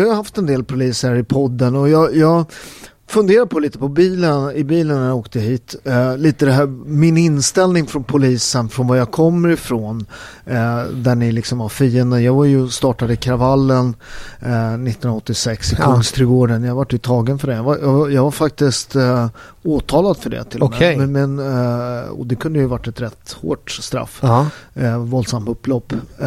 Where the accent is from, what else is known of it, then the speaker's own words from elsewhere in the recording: Naples, Campania, Italy; Swedish is a second language; now in Sweden; där jag kommer från i Neapel, där vi har Camorran, där vi har den här klanbaserade kriminaliteten